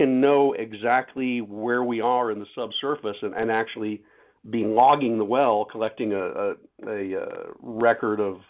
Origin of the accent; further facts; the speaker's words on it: Connecticut, United States; the bunker oil, which is what I grew up with in Connecticut.